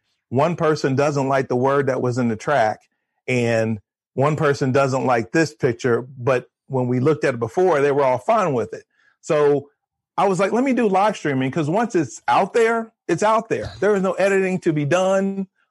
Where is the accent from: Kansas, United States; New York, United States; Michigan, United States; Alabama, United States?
Kansas, United States; When I went to college to be an accountant. I'm from Kansas